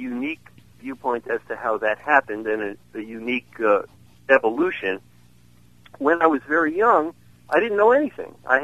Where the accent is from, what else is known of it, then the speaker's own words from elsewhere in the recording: Merrick, New York, United States; also born or lived in Brooklyn; I was very fortunate going through Brooklyn. I went to public school and then out to Long Island. I was from Merrick, Long Island